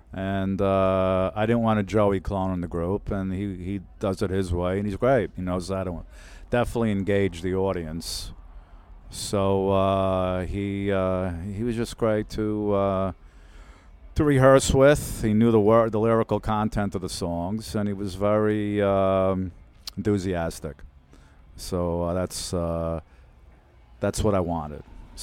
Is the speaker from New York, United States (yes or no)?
yes; Brooklyn, New York, United States; We grew up together in Brooklyn. Me, Kenny Koerner, Richie Wise, and Kenny Aronson.